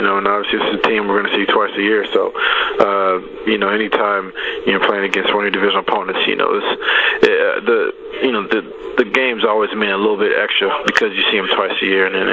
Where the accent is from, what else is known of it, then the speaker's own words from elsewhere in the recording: San Diego, California, United States; So Ricky Williams grew up in San Diego in my hometown, my area